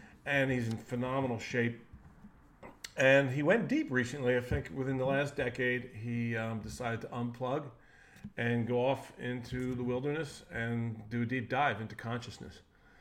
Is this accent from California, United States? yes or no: no; Philadelphia, Pennsylvania, United States; And growing up around Philly and being a huge sports fan, everybody knows who Pat Croce is.